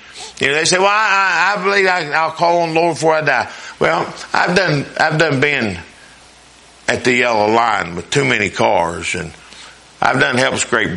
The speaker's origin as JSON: {"language": "English", "country": "United States", "said": "Y'all know that I'm an American. And y'all know that I'm patriotic."}